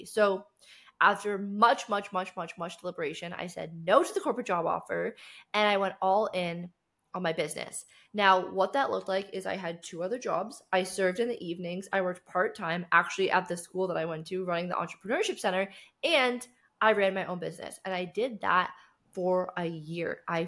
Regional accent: Canada; So I grew up in Canada, and I grew up in a very small town

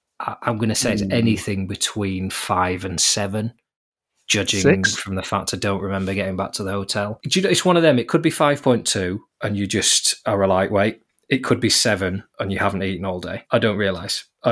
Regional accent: England, United Kingdom; my French is at a level where you know very much know I'm English.

